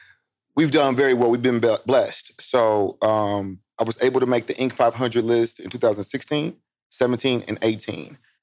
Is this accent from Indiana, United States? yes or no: yes; Indianapolis, Indiana, United States; So, man, I'm from Indianapolis, Indiana.